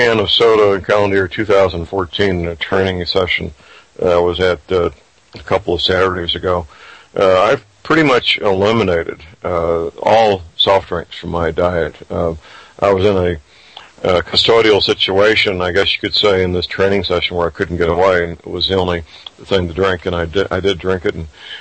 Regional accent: St. Louis, Missouri, United States; Dr. Phil Myers is a chiropractic physician practicing in my hometown, St. Louis, Missouri.

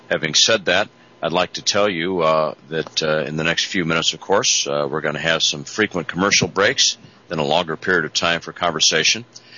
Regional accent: San Antonio, Texas, United States; I'm from San Antonio, Texas

